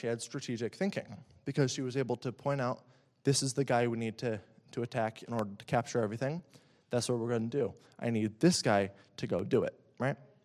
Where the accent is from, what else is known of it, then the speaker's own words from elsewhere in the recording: United States; Jael works for me because I'm an American.